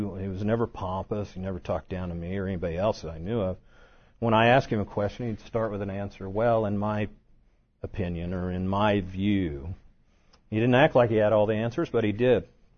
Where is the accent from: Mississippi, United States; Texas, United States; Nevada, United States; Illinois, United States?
Nevada, United States; Las Vegas; I told them I was from Vegas.